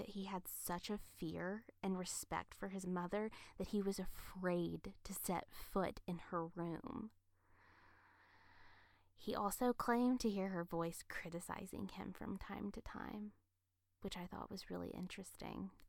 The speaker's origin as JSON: {"language": "English", "region": "South Carolina", "country": "United States", "tie": "born or raised there", "said": "And this one comes from my home state of South Carolina."}